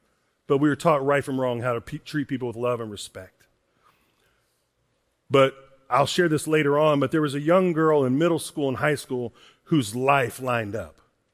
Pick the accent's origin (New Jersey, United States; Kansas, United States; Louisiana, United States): Kansas, United States; And I'm from Kansas.